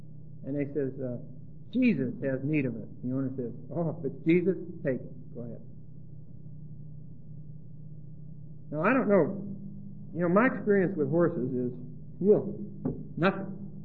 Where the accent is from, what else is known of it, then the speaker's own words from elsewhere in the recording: Pittsburgh, Pennsylvania, United States; So those teenagers found out that I was from Pittsburgh, and I didn't know beans about horses. And this was in Texas. just south of Fort Worth.